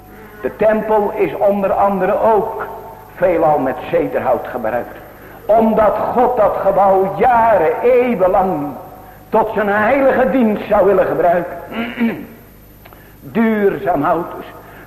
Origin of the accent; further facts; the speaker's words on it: Zevenhuizen, South Holland, Netherlands; Als kleine jongen heb je er in Zevenhuizen, waar ik geboren ben, wel eens naar gekeken.